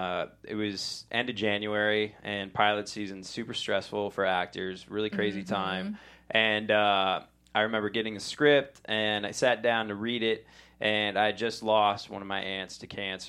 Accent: United Kingdom; Actually, I'm British, first of all.

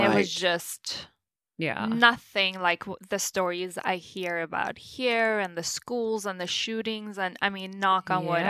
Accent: Norway; growing up in Norway, it's just so safe and it's really nice. So it was just really a nice place to grow up in, education-wise.

